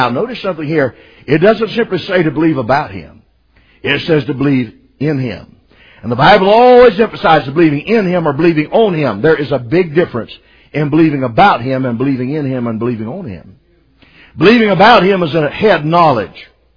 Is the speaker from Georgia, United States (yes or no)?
yes; Macon, Georgia, United States; And he asked me where I was from. I said, I'm from Macon, Georgia.